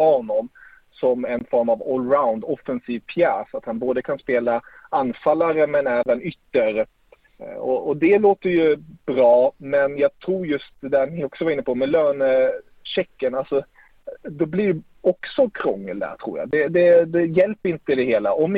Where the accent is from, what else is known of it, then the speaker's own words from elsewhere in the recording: Germany; Som tysk älskar jag ju det.